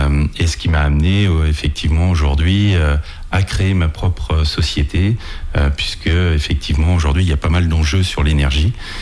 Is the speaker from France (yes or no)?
yes; Challans, France; je suis natif de Chalands.